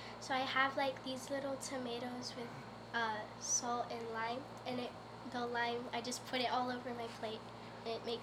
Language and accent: English; Corpus Christi, Texas, United States; Corpus Christi, Texas.